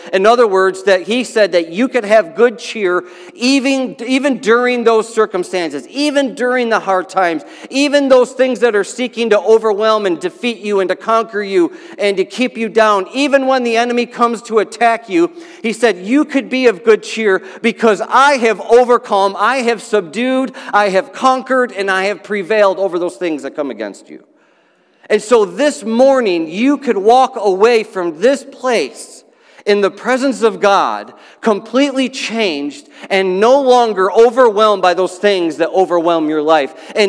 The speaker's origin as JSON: {"language": "English", "town": "Philadelphia", "region": "Pennsylvania", "country": "United States", "said": "But I come from the Philadelphia area, and one of the teammates that's on the Philadelphia 76ers, his name's Joel Embiid."}